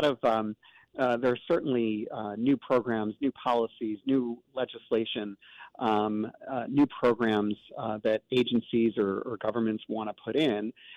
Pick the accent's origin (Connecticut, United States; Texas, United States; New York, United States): New York, United States; You know, I'm born and bred in New York